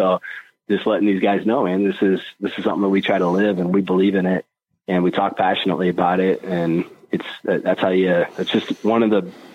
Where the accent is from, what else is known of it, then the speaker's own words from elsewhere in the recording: Des Moines, Iowa, United States; because I'm from the Des Moines area. I grew up in Des Moines, you know, went to high school in Johnston.